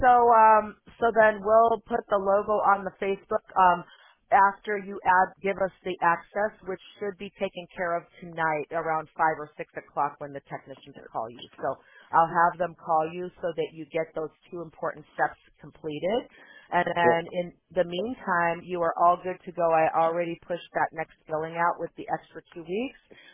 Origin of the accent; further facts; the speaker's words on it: Chicago, Illinois, United States; I grew up in Chicago, so I remember those days, but it's been so long, I don't know if I could handle it anymore.